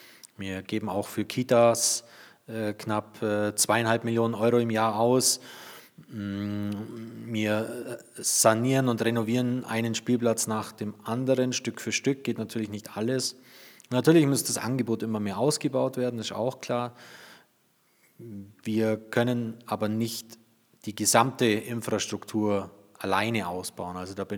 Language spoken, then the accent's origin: German; Füssen, Bavaria, Germany; ich bin gebürtiger Füssner, Weißenseer, ganz genau gesagt. Bin hier aufgewachsen, zur Schule gegangen, hier meine Lehre gemacht